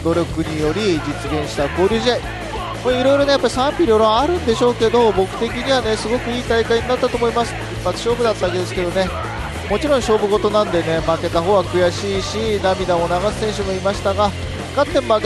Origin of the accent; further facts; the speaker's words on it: Hokkaido, Japan; 僕のね出身のね北海道